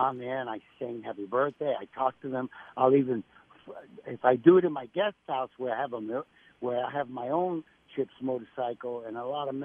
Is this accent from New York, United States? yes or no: yes; New York, United States; And I said, I grew up in Harlem. I can act.